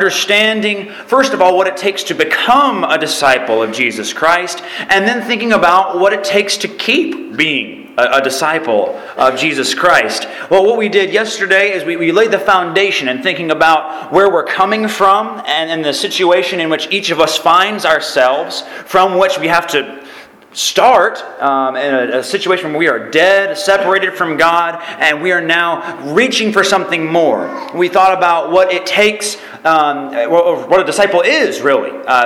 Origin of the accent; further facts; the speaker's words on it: Alabama, United States; And I'm originally from Alabama, and very much enjoy the southern cooking and southern hospitality that has been offered from each of you.